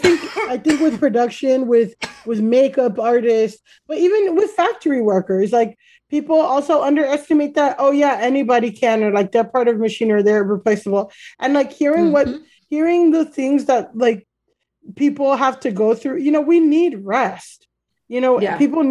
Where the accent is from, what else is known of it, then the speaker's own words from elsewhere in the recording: Florida, United States; I grew up in Florida and a lot of my friends were young mothers